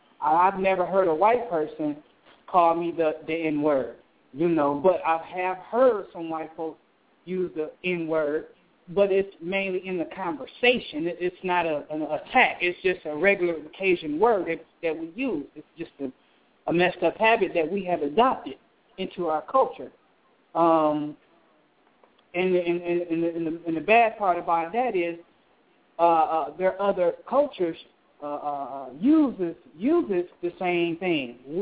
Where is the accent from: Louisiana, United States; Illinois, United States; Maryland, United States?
Louisiana, United States; because the simple fact that I'm a Cajun, I use that word sometimes myself